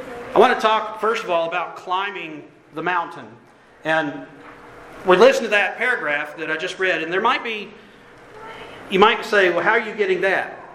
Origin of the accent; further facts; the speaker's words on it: West Virginia, United States; Because, as you may know, I am from West Virginia. I'm a mountaineer.